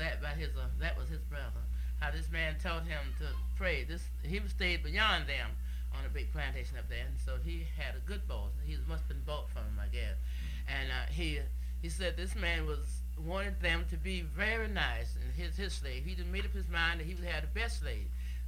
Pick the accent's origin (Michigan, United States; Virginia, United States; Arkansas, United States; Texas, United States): Virginia, United States; Williamsburg; I'm from Williamsburg, where we made the picture at.